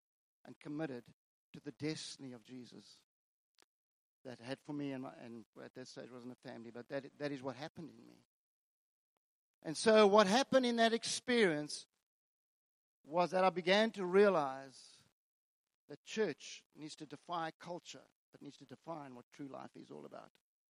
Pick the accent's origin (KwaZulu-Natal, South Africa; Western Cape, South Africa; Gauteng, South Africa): Gauteng, South Africa; Pretoria; born there; So, my story began 1959. I was born in Pretoria